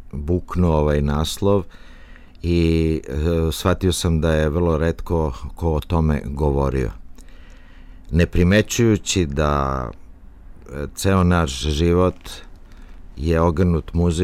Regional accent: Belgrade, Serbia; Ja sam zatekao kao mali klavir u kući u Beogradu, jer mi smo stara beogradska porodica

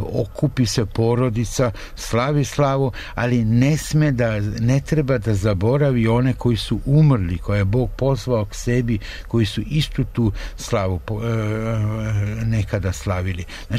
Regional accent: Vojvodina, Serbia; Ja sam iz Vojvodine, kod nas nikada nije bilo na slavama da dođe ni 10, a ne 20, 50 ili 100 ljudi.

